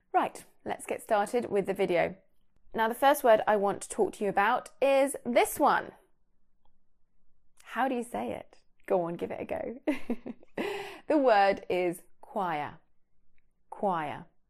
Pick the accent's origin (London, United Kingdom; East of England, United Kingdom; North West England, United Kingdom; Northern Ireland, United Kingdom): East of England, United Kingdom; That's what my family and I say. We're from Bedfordshire. I'm living in Cambridgeshire.